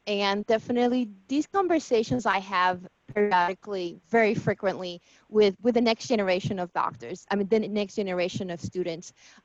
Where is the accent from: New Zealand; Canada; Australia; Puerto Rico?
Puerto Rico; moved away as an adult; So when I came from Puerto Rico and started at Wellesley